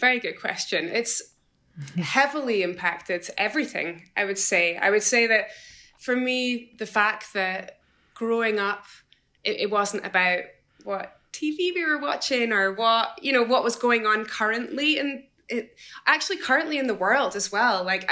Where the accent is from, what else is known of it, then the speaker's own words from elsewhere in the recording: Edinburgh, Scotland, United Kingdom; also born or lived in Isle of Eigg; Yeah, I was born in Edinburgh. And then when I was six, we moved off to the Isle of Egg